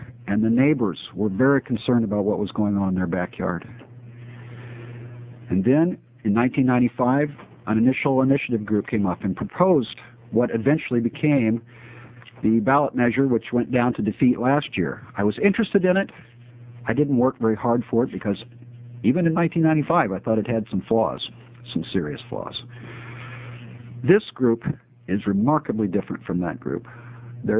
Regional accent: Medford, Oregon, United States; I'm from the Medford area, where trees grow a lot slower than they do up here in the rainy north.

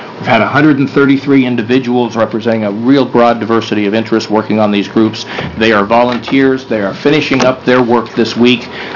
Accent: Portland, Oregon, United States; I'm from Portland, and with me is Lillian Shirley, our co-chair, also from Portland

